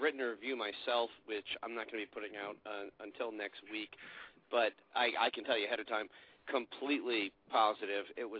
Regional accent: Cherry Hill, New Jersey, United States; I was from Cherry Hill and got over there all the time, worked in Philadelphia

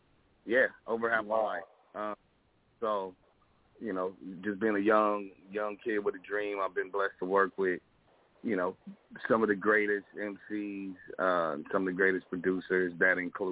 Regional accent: Carson, California, United States; but I, you know, my hometown is C. Arson and California.

